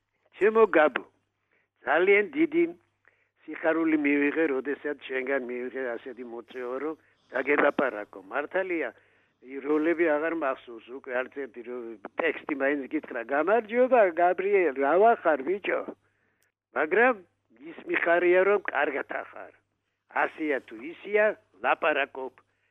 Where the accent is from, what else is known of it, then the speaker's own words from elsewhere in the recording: Guria, Georgia; მეც გურული ვარ და, მაგრამ იმის არა გურული ვარ, რომ გურია ჩამოდიოდი წელიწადში ერთხელ.